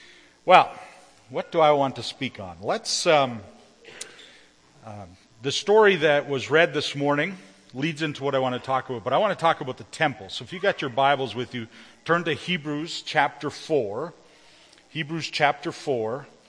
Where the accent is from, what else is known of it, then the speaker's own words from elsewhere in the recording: Altona, Manitoba, Canada; I'm from Altona, so I know it's a little bit of a trek